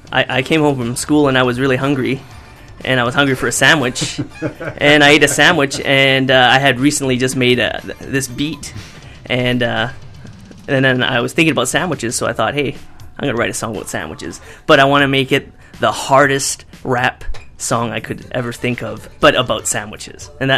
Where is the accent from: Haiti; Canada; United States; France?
Canada; Alberta; I'm originally from Alberta.